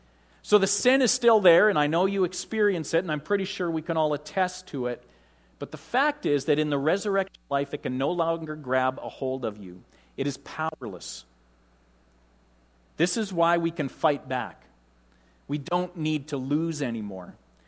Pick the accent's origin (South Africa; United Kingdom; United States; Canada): Canada; We come from Canada. And in Canada, we can easily swim in water that's colder than 59 degrees even.